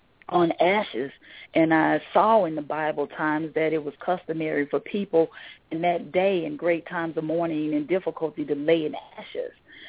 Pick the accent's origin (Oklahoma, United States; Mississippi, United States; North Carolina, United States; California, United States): Mississippi, United States; And I'm from Mississippi, so I went to a really, really old Southern Baptist church